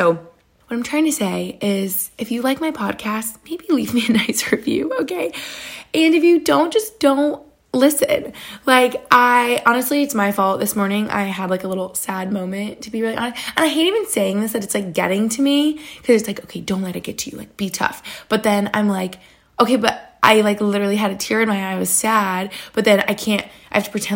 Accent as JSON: {"language": "English", "region": "New York", "country": "United States"}